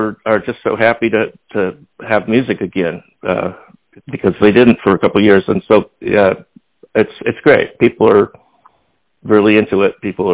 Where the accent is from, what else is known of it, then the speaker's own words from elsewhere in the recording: Livermore, California, United States; also born or lived in San Jose; Right. I was born in San Jose, and then I grew up in a town called Livermore, which is also in the Bay Area there.